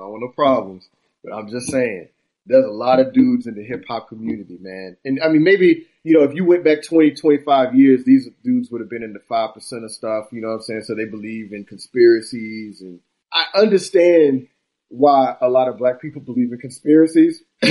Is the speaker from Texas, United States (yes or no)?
yes; Texas, United States; But I just had no, we grew up in Texas where there just was not